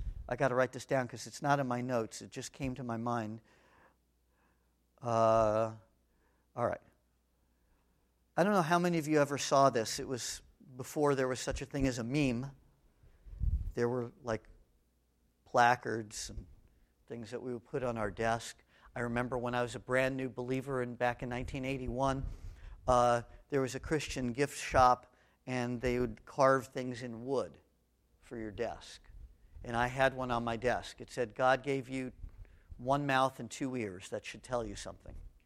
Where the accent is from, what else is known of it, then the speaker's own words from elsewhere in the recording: California, United States; And I grew up in Southern California.